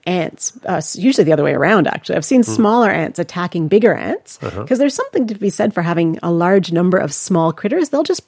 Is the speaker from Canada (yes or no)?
yes; Canada; Like, I'm from Canada originally, and you don't get ants in the winter